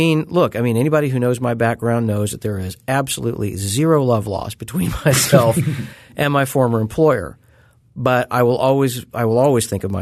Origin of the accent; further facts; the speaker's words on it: Missouri, United States; my area of the country, I grew up in Southwest Missouri.